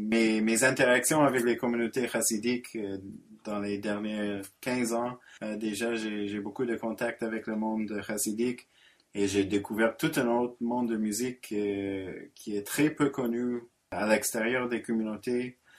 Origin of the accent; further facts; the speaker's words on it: Alberta, Canada; French is a second language; moved away as an adult; now in Montreal, Canada; j'ai grandi en Alberta, en fait. Français, c'est une récente addition, mais pas si récente. J'ai pas trop d'excuses, mais bon, ça fait quand même presque 20 ans que je suis à Montréal. Mais oui, j'ai grandi en Alberta.